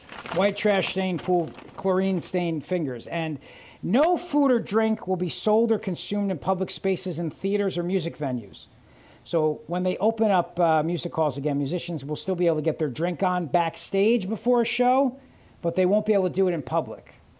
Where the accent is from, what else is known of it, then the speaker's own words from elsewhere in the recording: New Jersey, United States; I want to tell a story about when I was 15 growing up in Jersey.